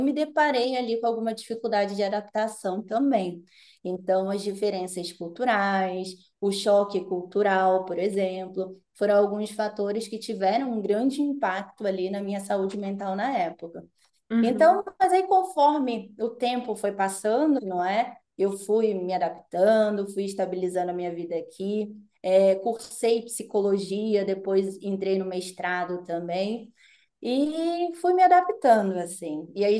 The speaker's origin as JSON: {"language": "Portuguese", "town": "Manaus", "region": "Amazonas", "country": "Brazil", "moved": "yes", "lives_now": "Europe", "said": "Eu sou, por exemplo, lá no Brasil, eu sou do norte, eu sou de Manaus."}